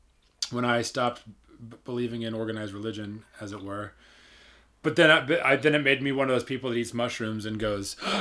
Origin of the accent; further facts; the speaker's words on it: Springfield, Missouri, United States; Well, I grew up in the Ozarks, Southwest Missouri. Springfield is the name of the city. And it's like the Bible Belt, you know? So it's like the buckle of the Bible Belt.